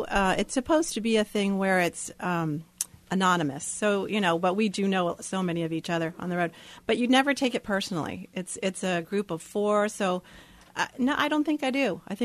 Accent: Florida, United States; I'm from Florida. So it was a long way to come

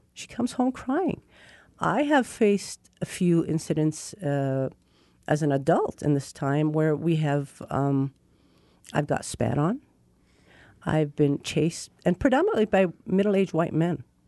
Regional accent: United States; Well, growing up as an American, I never, well, there was no Islamophobia.

